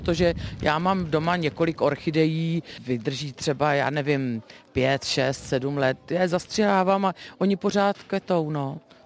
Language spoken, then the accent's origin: Czech; Strakonice, South Bohemian Region, Czechia; born there; Já jsem se narodila ve Strakonicích v dudáckém městě, jsem na to hrdá, ráda se tam vracím, mám tam sourozence a často jezdím zkrátka do jižních Čech.